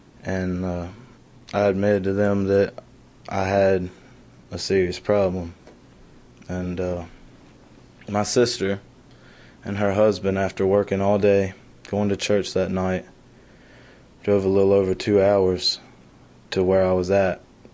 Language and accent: English; Union Grove, North Carolina, United States; Hey there … I'm from Union Grove, North Carolina. I grew up in a Christian home, my dad's a Baptist preacher